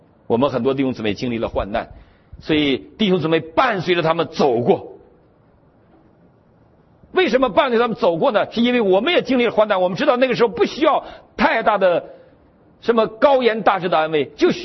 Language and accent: Chinese; Northeast China, China; 我们东北人在发豆芽的时候，发豆芽，我们会把一个磨盘压在豆芽上